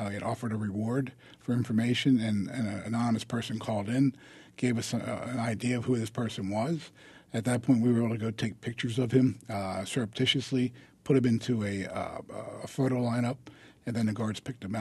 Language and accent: English; Baltimore, Maryland, United States; And I grew up in Baltimore.